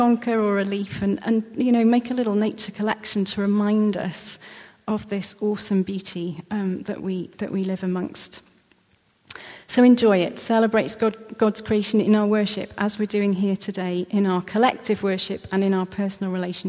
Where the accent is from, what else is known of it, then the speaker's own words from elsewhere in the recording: Swansea, Wales, United Kingdom; growing up in Swansea